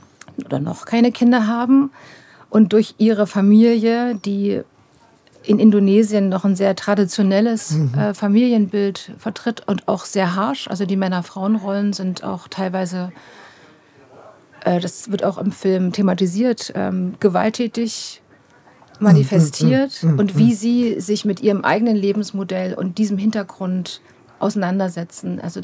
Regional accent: Dresden, Saxony, Germany; ich bin aus Dresden vor 10 Jahren aufs Land gekommen

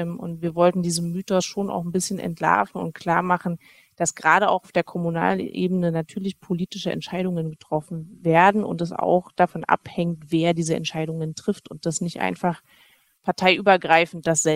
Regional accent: Berlin and Brandenburg, Germany; ich habe mich natürlich ein bisschen mehr auf Berlin und Brandenburg konzentriert, weil das sozusagen auch das ist, wo ich herkomme.

